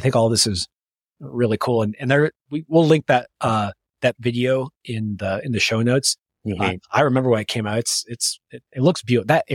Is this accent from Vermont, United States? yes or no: no; California, United States; We grew up in California where I've done a decent amount of traveling.